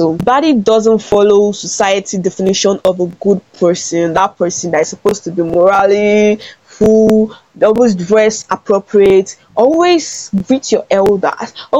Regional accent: Nigeria; Like now, as a Nigerian, what is going to label me as bad as a student?

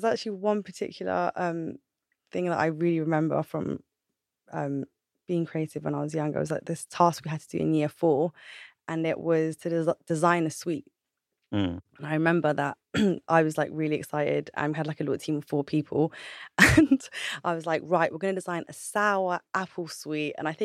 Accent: Camden Town, London, United Kingdom; I grew up in Camden Town, not too far from here, from Haggerston. And my parents came to London in the 80s as immigrants. And I essentially just grew up in Camden.

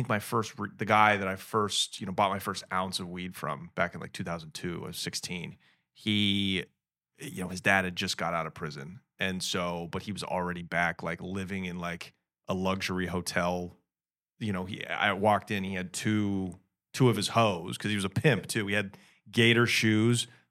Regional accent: Portland, United States; I grew up in the 80s and the 90s, so it was just like a port city, right? It was a real great place to grow up, very middle class

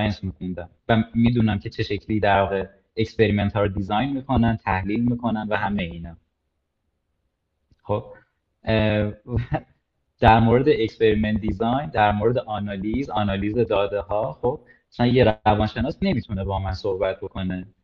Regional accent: Tehran, Tehran Province, Iran; moved away; حالا من از تهران پاشدم اومدم

